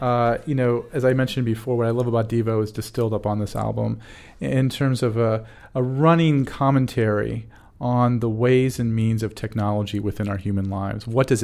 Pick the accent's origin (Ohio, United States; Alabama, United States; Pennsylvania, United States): Ohio, United States; Akron; I grew up outside of Akron, Ohio